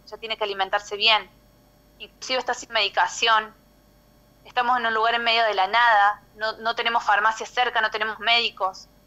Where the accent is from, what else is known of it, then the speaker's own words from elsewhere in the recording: Córdoba, Argentina; O sea, nosotros somos de Calamuchita y tuvimos que venirnos a Punilla.